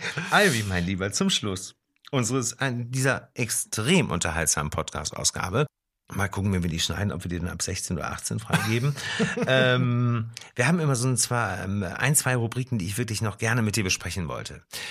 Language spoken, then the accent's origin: German; Osnabrück, Lower Saxony, Germany; Du weißt, dass das meine Heimat ist.